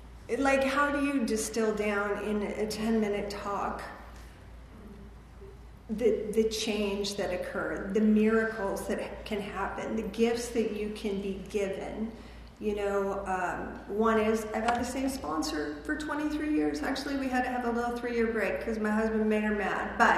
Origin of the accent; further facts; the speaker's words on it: California, United States; I grew up here in the Antelope Valley.